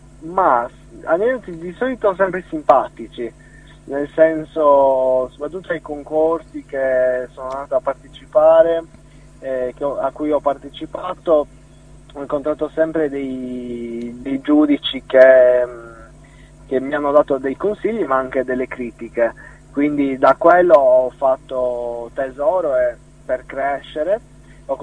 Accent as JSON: {"language": "Italian", "town": "Cagliari", "region": "Sardinia", "country": "Italy", "said": "ho 25 anni, vengo da Cagliari, in provincia di Cagliari."}